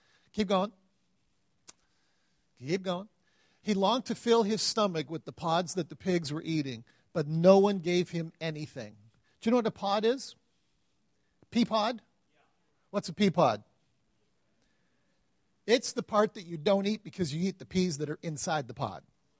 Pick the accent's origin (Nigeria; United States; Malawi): Malawi; I grew up in Africa. My parents are missionaries in Malawi, Africa, so that's where I grew up.